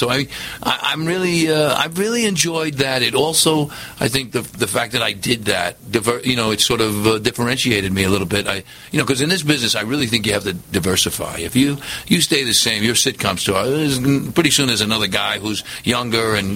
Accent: New York City, New York, United States; Yeah, it's incredible to be in New York. First of all, it's my home, my hometown

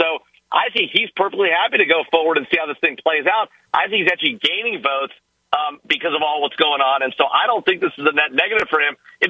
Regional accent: United States; look, I'm an American. I want our president to be successful.

